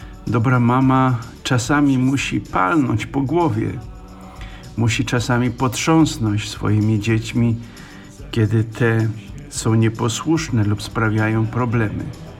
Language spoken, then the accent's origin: Polish; Silesian Voivodeship, Poland; Jako śląski Polak, jako Polak ze Śląska, jako Ślązak Polak